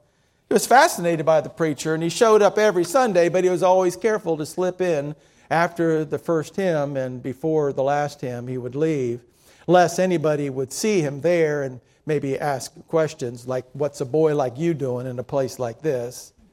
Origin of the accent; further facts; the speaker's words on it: Miami, Florida, United States; Now, when I grew up in Miami, my dad worked for Kraft Foods.